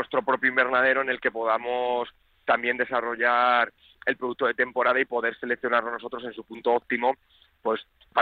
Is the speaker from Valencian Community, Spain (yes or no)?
no; Castilla-La Mancha, Spain; moved away as an adult; now in Madrid, Spain; Yo como manchego, con la tradición que tenemos, con también ese fondo refinado de cuchara